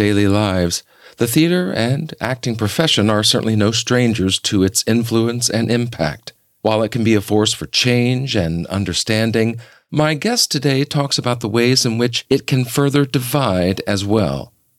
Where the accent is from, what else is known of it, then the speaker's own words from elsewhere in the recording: the South, United States; You know, I'm from the South. There's a certain way that Southerners go through life. I grew up in the church.